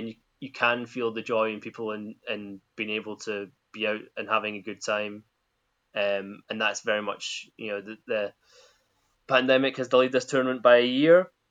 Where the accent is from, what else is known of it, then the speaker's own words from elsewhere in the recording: Scotland, United Kingdom; Two things to come back to as a Scotsman.